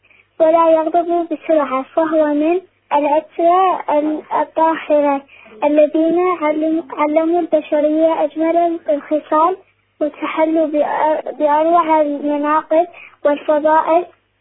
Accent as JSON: {"language": "Arabic", "country": "Iraq", "said": "من العراق، عمري 10 سنوات"}